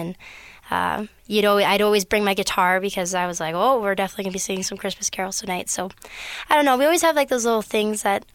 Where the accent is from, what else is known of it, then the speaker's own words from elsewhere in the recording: Edmonton, Alberta, Canada; Well, growing up in Bonnie Doon, that's the official French quarters, you know everyone.